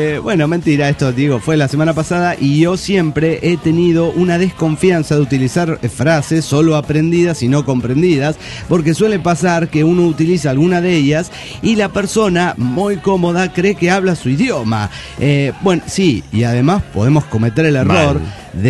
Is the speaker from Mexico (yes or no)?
no; Argentina; soy de Argentina.